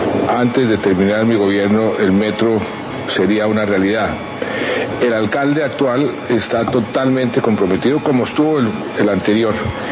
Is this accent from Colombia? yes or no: yes; Bogotá, Bogotá Capital District, Colombia; Yo soy de Bogotá, soy bogotano